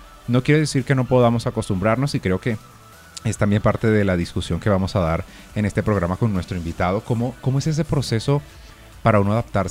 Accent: Colombia; yo digamos que soy un colombiano nacido en el extranjero y pues... Recientemente, hace aproximadamente casi 3 años, regresé, como digo yo, regresé a mis raíces, a Colombia

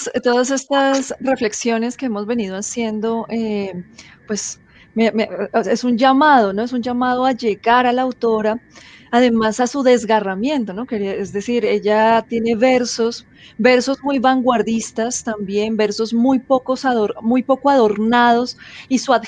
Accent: Colombia; y pues que nos llama la atención a todos, ¿no?, como, además como colombianos también.

